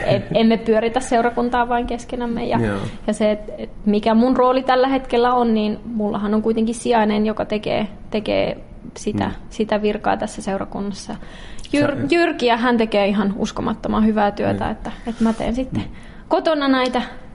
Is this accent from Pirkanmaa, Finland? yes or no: no; Rovaniemi, Lapland, Finland; now in Kittilä, Finland; mie tuun Rovaniemeltä ja 2017 mie sain viran täällä nuorisotyön ohjaajana ja siitä asti mie oon Kittilässä asunut